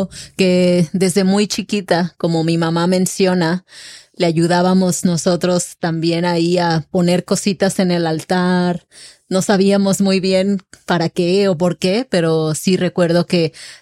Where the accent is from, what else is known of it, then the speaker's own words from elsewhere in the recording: Colima, Mexico; born there; Colima es el estado en donde yo nací.